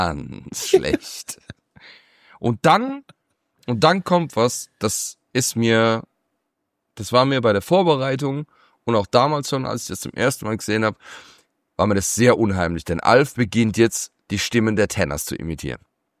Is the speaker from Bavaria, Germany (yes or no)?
no; Baden-Württemberg, Germany; ich als Kurpfälzer sag auch Rösti.